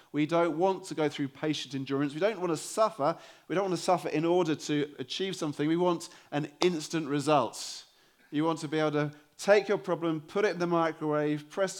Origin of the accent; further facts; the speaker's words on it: United Kingdom; As a Brit, particularly I feel this, I live in a very cynical culture. We Brits are world-class cynics.